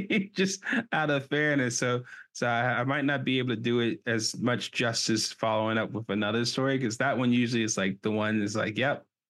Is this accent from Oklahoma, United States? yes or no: no; Memphis, Tennessee, United States; when I was growing up in Memphis at that time